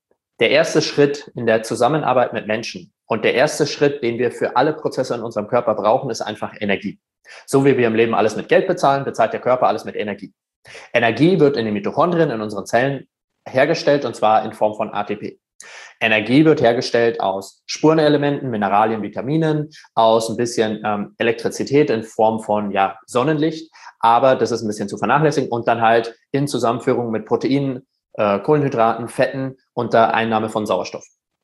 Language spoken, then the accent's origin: German; Germany; accent: German; Kemal, unser gemeinsamer Freund, hatte mich mit meinem deutschen Akzent erkannt.